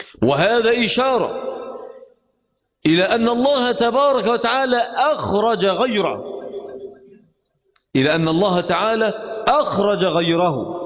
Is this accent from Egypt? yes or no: yes; Egypt; فاحنا عندنا في مصر بيبقى 5 طوابق يجي زلزال خفيف يوقع الدنيا